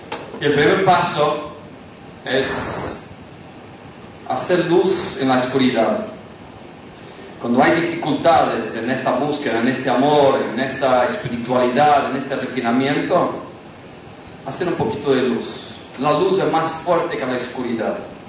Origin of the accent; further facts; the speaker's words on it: Montevideo, Uruguay; Digo, yo soy de Montevideo, amigo de Buenos Aires.